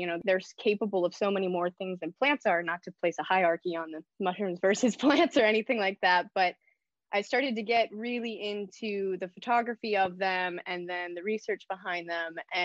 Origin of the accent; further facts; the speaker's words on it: Pennsylvania, United States; I just finished my undergraduate in Florida. There's not a lot of mushrooms there, but I'm from Pennsylvania traditionally.